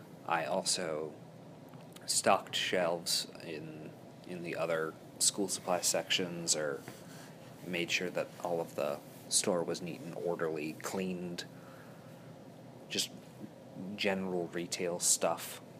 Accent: Virginia Beach, Virginia, United States; I'm from Virginia Beach, Virginia.

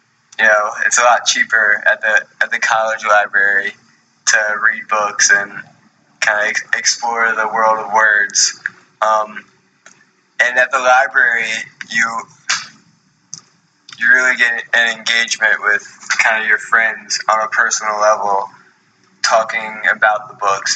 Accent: Charlottesville, Virginia, United States; I think by growing up in Charlottesville, just by being here

